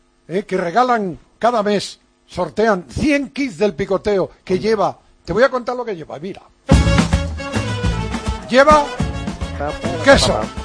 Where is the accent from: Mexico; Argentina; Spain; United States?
Spain; Padrón, Galicia; la banda de música municipal de mi pueblo, de Padrón, ha ganado el noveno certamen gallego de bandas populares celebrado en Santiago.